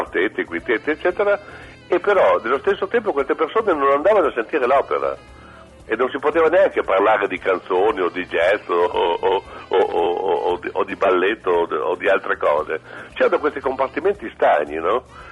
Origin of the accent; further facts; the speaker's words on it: Bologna, Emilia-Romagna, Italy; Vede, io vengo da Bologna